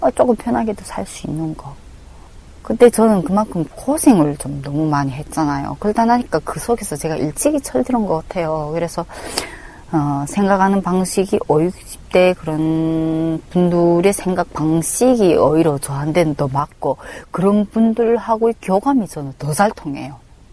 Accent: North Korea; moved away as an adult; now in South Korea; 그러니까 북한에서 태어났다는 그거 하나 자체가 그거 하나가 우리 인생을 너무나도 비참하게 만들었잖아요

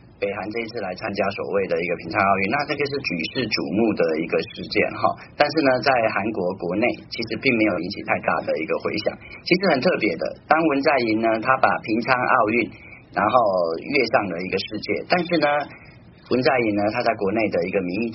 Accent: Taiwan; 套句我们台湾话来讲

